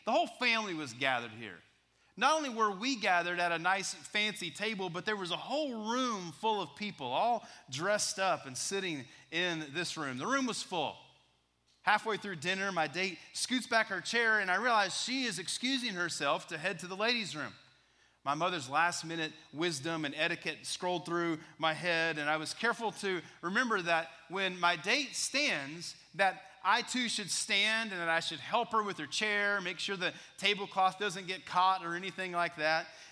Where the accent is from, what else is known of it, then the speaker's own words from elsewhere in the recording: Texas, United States; I was a freshman in high school growing up in West Texas